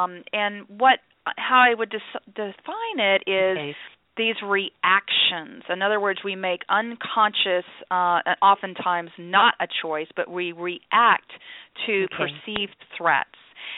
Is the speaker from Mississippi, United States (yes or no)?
no; Texas, United States; Well, I did grow up in on the border of Mexico, in the very southern tip of Texas. It's known as the Rio Grande Valley there.